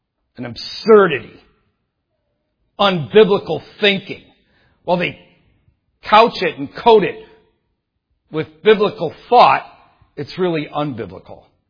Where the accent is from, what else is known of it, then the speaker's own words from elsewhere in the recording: Detroit, Michigan, United States; I'm from Detroit. They're everywhere in Detroit.